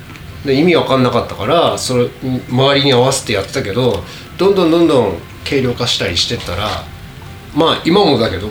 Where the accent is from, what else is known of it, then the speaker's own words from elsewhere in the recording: Fukushima, Japan; 福島から来たんですよって言ったら